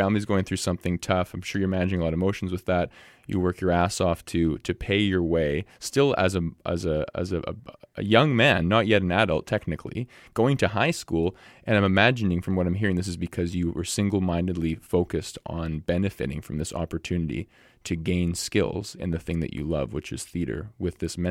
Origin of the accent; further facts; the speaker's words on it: Victoria, British Columbia, Canada; For me, I'm also from Victoria. I also was heavily involved in theater at Oak Bay High School.